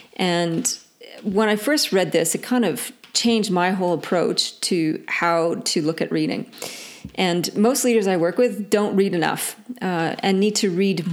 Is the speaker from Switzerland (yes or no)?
no; Canada; accent: Canadian; now in Australia; Now, I know my Canadian accent doesn't do it justice, but that's the expression I learned last week from a group.